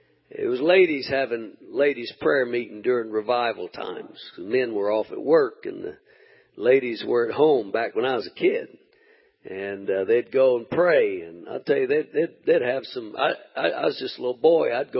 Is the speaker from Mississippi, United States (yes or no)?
yes; Mississippi, United States; I didn't have a credit card, and I was from Mississippi, so.